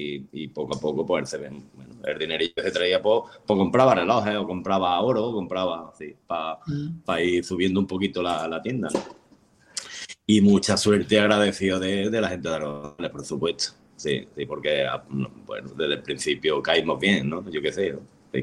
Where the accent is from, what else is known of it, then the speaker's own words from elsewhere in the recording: El Gastor, Andalusia, Spain; now in Algodonales, Spain; pues nosotros venimos del Gastó, de otro pueblecito que hay al lado, a 10 kilómetros